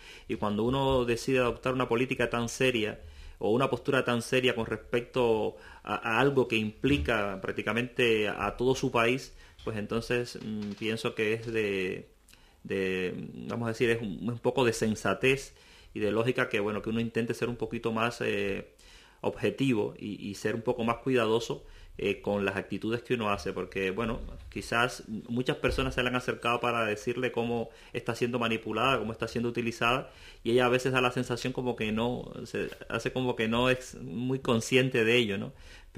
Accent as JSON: {"language": "Spanish", "country": "Cuba", "said": "el gobierno cubano y nosotros como pueblo cubano tenemos derecho a exigirle un poco a ella"}